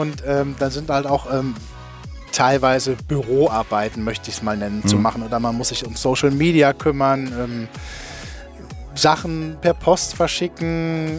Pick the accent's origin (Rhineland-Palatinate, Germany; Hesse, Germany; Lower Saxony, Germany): Rhineland-Palatinate, Germany; Elkenroth; born there; War uns auch persönlich nicht unbekannt, weil ich komme gebürtig aus Elkenroth.